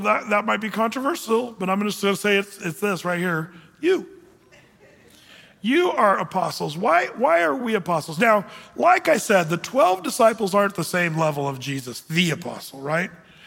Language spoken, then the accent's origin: English; Oregon, United States; I was raised in Southern Oregon, and you have to understand, it was where a lot of hippies lived, and there was a lot of hippies that moved up to grow pot in Southern Oregon.